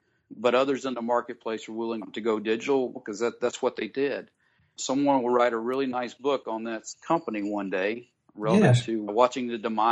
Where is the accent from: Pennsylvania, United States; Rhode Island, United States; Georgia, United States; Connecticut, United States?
Georgia, United States; Columbus; And I'm from Columbus, Georgia, so I was the happiest guy in the entire office when I heard that news.